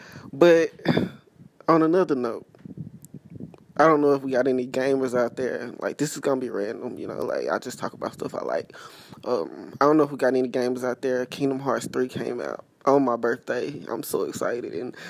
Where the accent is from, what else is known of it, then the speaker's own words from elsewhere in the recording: Longview, Texas, United States; moved away; I moved from my hometown, which is Longview, Texas. I moved from there a couple weeks ago to a bigger city, never stayed in a bigger city like this